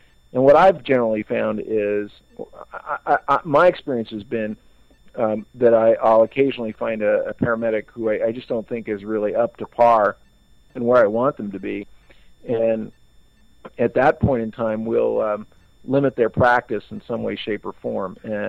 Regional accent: Colorado Springs, Colorado, United States; Yep, I'm from Colorado Springs, Colorado.

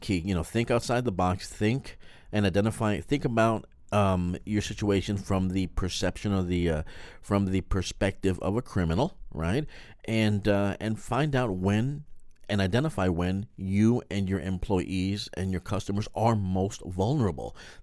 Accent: New York, United States; You don't want to be rude, but you know, being a New Yorker, you know, being rude is part of the, right.

